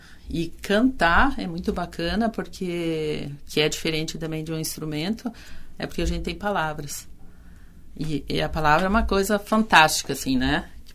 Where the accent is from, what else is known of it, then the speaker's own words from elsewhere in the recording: Curitiba, Paraná, Brazil; E eu sou de Curitiba. E lá em Curitiba, quando eu era pequena, assim, tinha 11 anos, eu quis estudar piano.